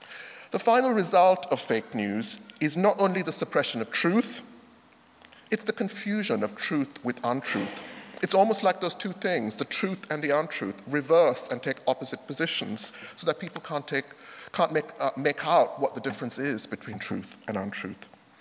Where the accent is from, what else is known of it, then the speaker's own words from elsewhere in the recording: Sri Lanka; It was Sri Lankan New Year on Friday, and I grew up in Sri Lanka.